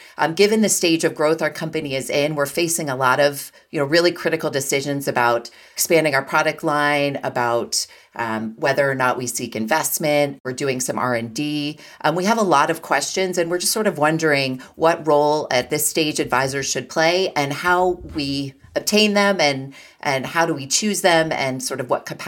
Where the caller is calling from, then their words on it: Kittery, Maine, United States; I'm calling from Kittery, Maine.